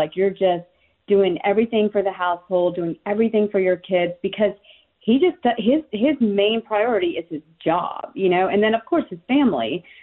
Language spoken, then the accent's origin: English; the South, United States; I mean, growing up in the South, I mean, I had to deal with both cultures.